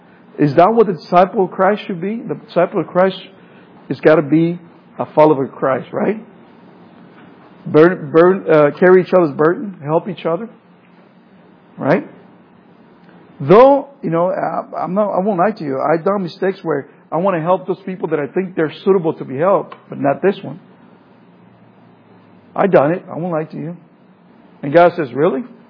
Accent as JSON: {"language": "English", "country": "El Salvador", "second_language": "English", "moved": "yes", "lives_now": "United States", "said": "I have a little bit of accent. I came from El Salvador in the war and everything because I know where I came from, and I came to this country, became a citizen"}